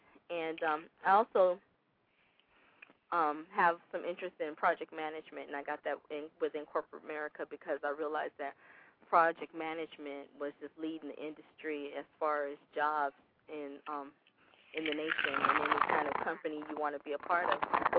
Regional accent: Pomona, California, United States; Small little town in California called Pomona, between the Inland Empire and Los Angeles. And can I say I grew up in Pomona

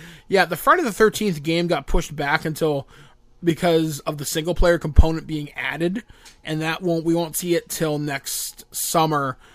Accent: Canada; this one comes out of my home country of Canada.

